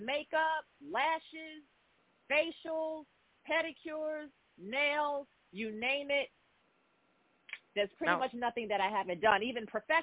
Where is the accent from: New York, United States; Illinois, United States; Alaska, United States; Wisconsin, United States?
New York, United States; Staten Island; born there; I was born on Staten Island, New York.